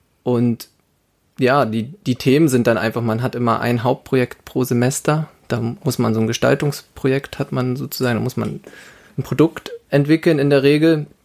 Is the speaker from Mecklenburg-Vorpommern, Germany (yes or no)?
yes; Usedom, Mecklenburg-Vorpommern, Germany; moved away as an adult; now in Dresden, Germany; Ich bin auf Usedom groß geworden und zum Studium nach Dresden gezogen.